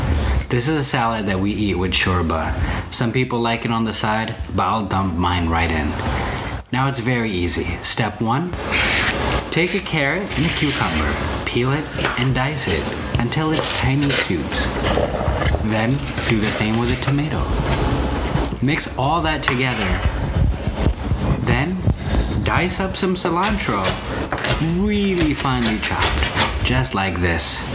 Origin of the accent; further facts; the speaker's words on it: Saudi Arabia; I grew up in Saudi Arabia, and every day for iftar we would have shorba.